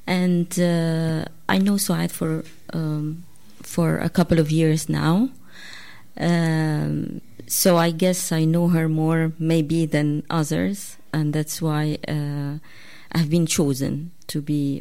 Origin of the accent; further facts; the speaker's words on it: Egypt; I'm from Egypt.